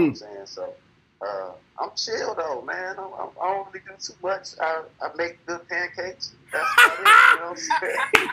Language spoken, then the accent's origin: English; Chicago, Illinois, United States; born there; I was born on the South Side of Chicago, specifically in West Englewood.